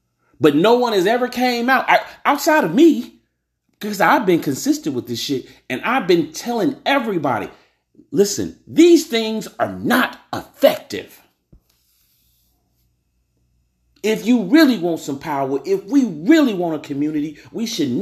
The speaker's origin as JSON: {"language": "English", "region": "Louisiana", "country": "United States", "said": "I'm from Louisiana, man."}